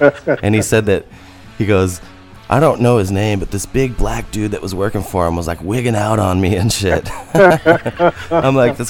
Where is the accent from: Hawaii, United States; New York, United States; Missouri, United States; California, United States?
Missouri, United States; St. Louis; But, you know, I'm from St. Louis.